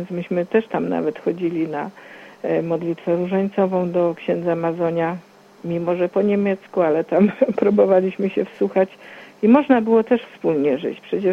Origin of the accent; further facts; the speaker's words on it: Wrocław, Lower Silesian Voivodeship, Poland; Jestem właśnie wrocławianką